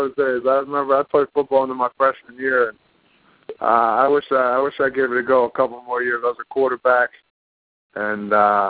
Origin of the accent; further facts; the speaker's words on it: New Jersey, United States; And I think, you know, as a young kid growing up in New Jersey, you got a lot of people trying to, you know, help you out.